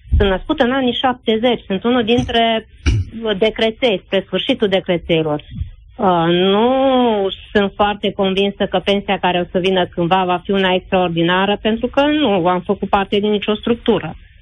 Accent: Romania; Ok, suntem români, dar ce suntem așa de buni?

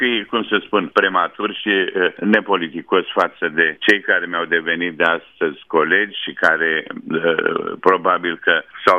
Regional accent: Moldavia, Romania; Suntem moldoveni amândoi.

